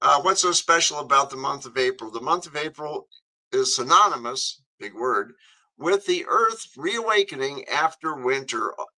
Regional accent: Greenville, Ohio, United States; born there; I was born in Greenville, Ohio in 1948, which makes me 77 years.

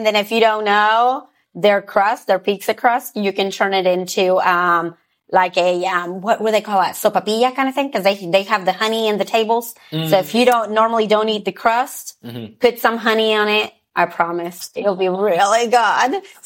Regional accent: Rogers, Arkansas, United States; also born or lived in Mexico; I actually was raised here. I grew up in Rogers. I moved here from Mexico in 94, and I've made Rogers my home ever since.

